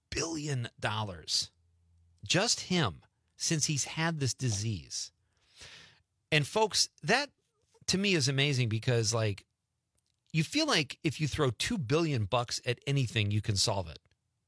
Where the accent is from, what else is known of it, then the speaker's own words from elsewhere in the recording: Chicago, Illinois, United States; He's even from like the same neighborhood I grew up in Chicago or close by.